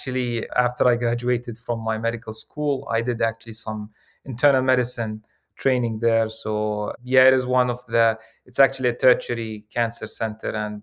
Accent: Jordan; English is a second language; moved away as an adult; now in United States; So I'm originally from Jordan. I did my medical school back there.

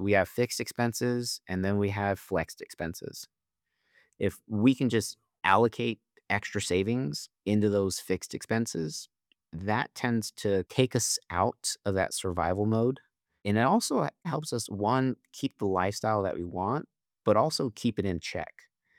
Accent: Shiprock, New Mexico, United States; I am a local boy. I was raised in Shiprock, graduated high school, attended Haskell Indian Nations University for my undergraduate degree

